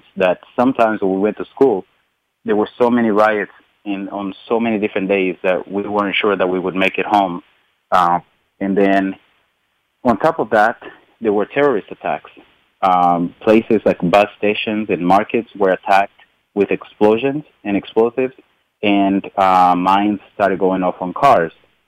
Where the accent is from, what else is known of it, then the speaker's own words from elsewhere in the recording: Kigali, Rwanda; I grew up in Kigali, which is in the center of Rwanda, and that's the capital of the country.